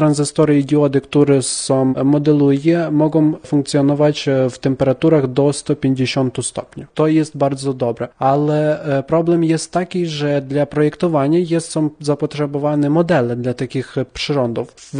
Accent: Western Ukraine, Ukraine; Polish is a second language; now in Poland; Jestem z zachodniej Ukrainy

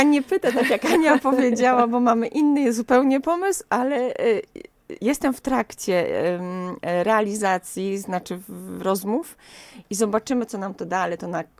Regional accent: Karsznice, Łódź Voivodeship, Poland; Ja jestem rodowitą karszniczanką i chyba to jest też mój taki patriotyzm lokalny

